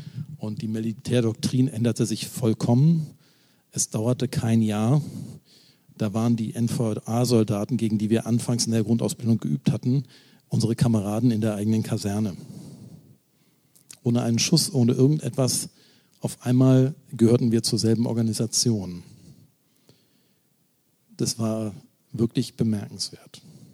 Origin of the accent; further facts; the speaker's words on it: Lower Saxony, Germany; Daran merkt ihr, ich komme aus Niedersachsen.